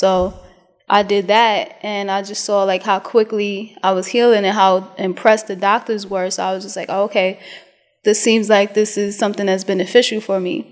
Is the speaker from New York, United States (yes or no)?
yes; Brooklyn, New York, United States; I'm from Brooklyn, New York.